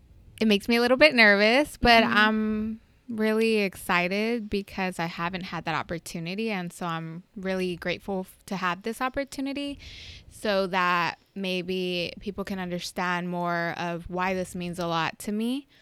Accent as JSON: {"language": "English", "town": "Dallas", "region": "Texas", "country": "United States", "tie": "born or raised there", "also_born_or_lived": "Mexico", "said": "I was born in Mexico. Mm-hmm. My parents brought me over to the United States when I was about 3 years old. And we ended up in Dallas."}